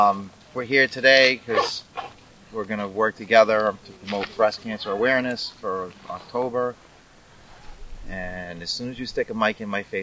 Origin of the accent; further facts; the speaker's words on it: Bridgeton, Maine, United States; born there; now in Kennebunk, United States; Actually, I was born in Bridgeton.